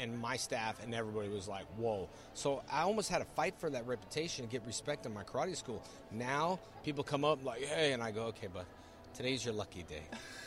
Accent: California, United States; Well, I grew up in California.

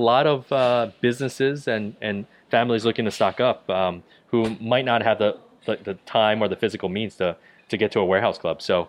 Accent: New Jersey, United States; also born or lived in Ohio / Baltimore; I did. So I grew up in Central Jersey. So my parents immigrated to the U.S. from Taiwan. When they first got here, we had bounced around between Ohio and Baltimore

